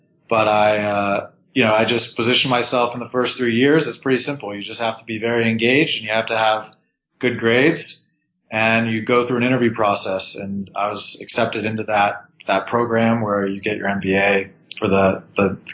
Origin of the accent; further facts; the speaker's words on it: Midwest, United States; So I grew up in the Midwest and did a traditional kind of path.